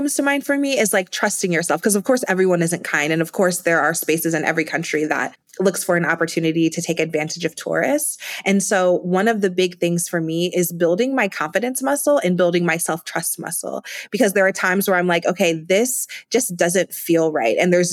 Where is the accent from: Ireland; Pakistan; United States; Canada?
United States; Ohio; I'm from Ohio originally, and you know, going to Cleveland, I would have thought I was in New York City with the buildings and the people.